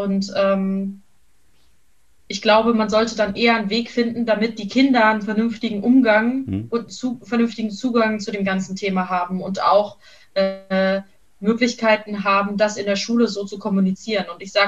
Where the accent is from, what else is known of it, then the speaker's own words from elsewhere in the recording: East Germany, Germany; Ich komme aus dem Osten, ja.